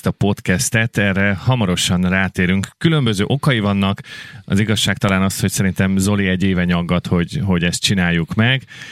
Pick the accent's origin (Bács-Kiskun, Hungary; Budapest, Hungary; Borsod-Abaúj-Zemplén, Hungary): Bács-Kiskun, Hungary; Kecel; ez az én szülővárosom Kecel